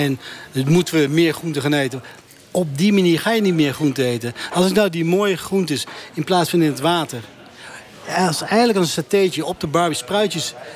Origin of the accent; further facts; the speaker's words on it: North Brabant, Netherlands; also born or lived in France / Switzerland / Austria; ik een jongen ben die in Nederland is geboren, opgegroeid in Brabant, opgeleid zowel in Nederland, maar ook in Frankrijk, in Zwitserland en Oostenrijk